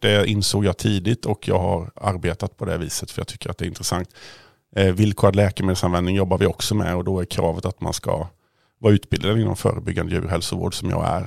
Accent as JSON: {"language": "Swedish", "town": "Gränna", "region": "Jönköping County", "country": "Sweden", "lives_now": "Uppsala, Sweden", "said": "Ja, jag kommer ursprungligen från Gränna, så att det är inte så långt ifrån Linköping. Numera bor jag uppe utanför Uppsala"}